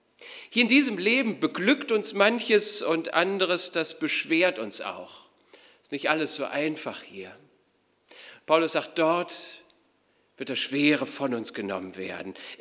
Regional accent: Germany; denn gerade wir als Deutsche denken ganz besonders schnell und vor allem immer an das Negative.

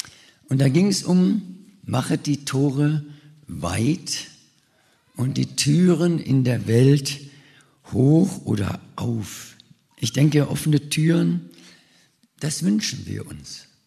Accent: South Africa; now in Germany; dass meine Eltern von Bielefeld ausgewandert sind nach Südafrika, bin ich in Südafrika aufgewachsen.

